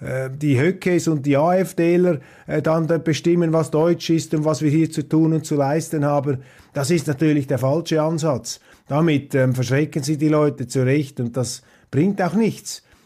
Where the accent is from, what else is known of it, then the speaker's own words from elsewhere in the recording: Switzerland; Auf der anderen Seite muss ich jetzt aus Schweizer Sicht hinzufügen, als Schweizer